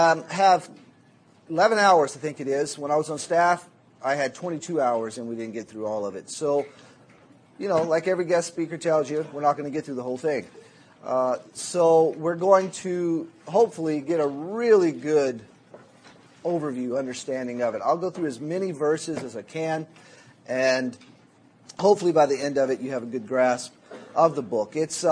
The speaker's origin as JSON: {"language": "English", "region": "Louisiana", "country": "United States", "tie": "born or raised there", "also_born_or_lived": "Tennessee", "said": "I grew up in Louisiana. I was born in Tennessee. I grew up in Louisiana."}